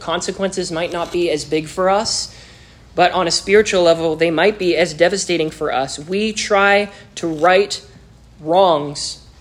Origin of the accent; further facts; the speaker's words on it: Vancouver, British Columbia, Canada; I'm Canadian, so if I say sports, you say what?